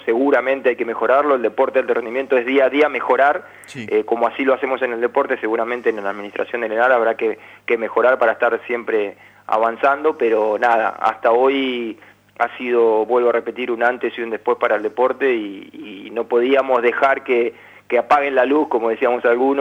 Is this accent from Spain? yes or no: no; Argentina; los países, que como Argentina nos preparamos para ganar la mayor cantidad de medallas